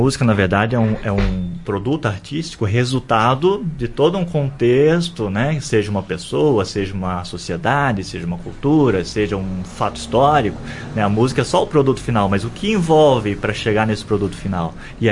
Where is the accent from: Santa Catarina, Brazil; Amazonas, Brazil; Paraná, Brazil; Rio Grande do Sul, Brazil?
Santa Catarina, Brazil; Blumenau; Eu venho de Blumenau, Santa Catarina.